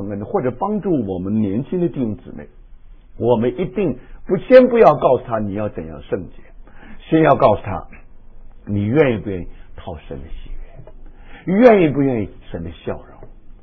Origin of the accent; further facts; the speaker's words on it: China; 因为我不是日本人嘛，我是中国人嘛